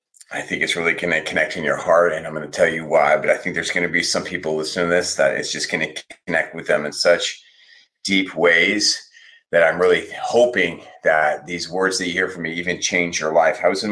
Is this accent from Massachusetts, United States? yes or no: no; San Diego, California, United States; I grew up in San Diego and I know that surfers have at least 41 words for a wave.